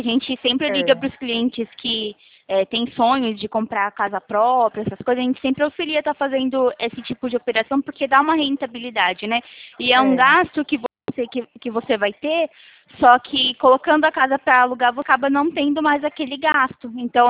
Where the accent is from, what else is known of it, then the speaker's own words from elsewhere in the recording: Araras, São Paulo, Brazil; Mais ou menos perto, eu sou aqui de Araras.